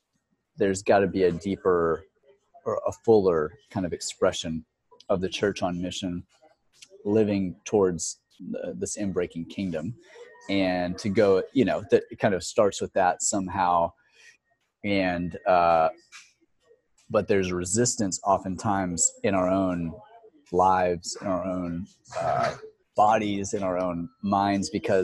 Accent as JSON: {"language": "English", "region": "Texas", "country": "United States", "said": "I know that in Texas, I'm from Texas as well."}